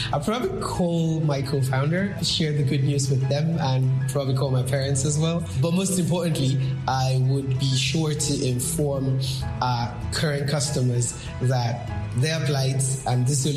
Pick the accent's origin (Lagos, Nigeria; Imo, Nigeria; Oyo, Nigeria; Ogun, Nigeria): Ogun, Nigeria; I'm 28 years old and I'm from Ogun State here in Nigeria.